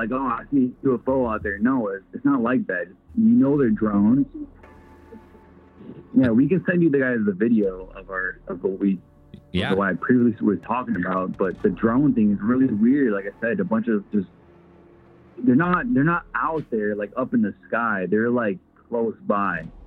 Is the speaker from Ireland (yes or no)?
no; Nebraska, United States; I'm from Nebraska.